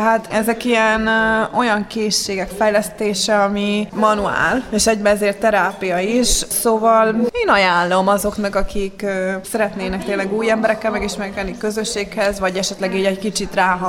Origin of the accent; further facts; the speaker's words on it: Hungary; akkor volt ez még nálunk Magyarországon hagyomány, ahol felnőttem